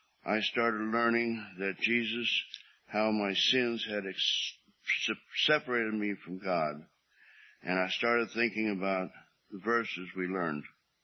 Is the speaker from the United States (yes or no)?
yes; Oakland, California, United States; born there; I was born in Oakland. I have an older brother and a younger sister.